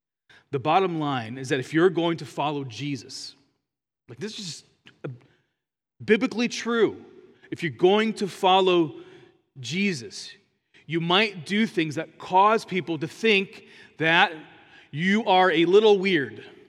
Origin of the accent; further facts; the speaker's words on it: Philadelphia, Pennsylvania, United States; I'm from Philadelphia, actually.